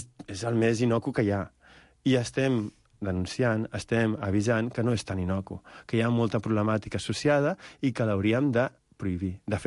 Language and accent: Catalan; Barcelona, Catalonia, Spain; Jo és que no sóc de les Terres de Lleida, sóc més xava que ningú.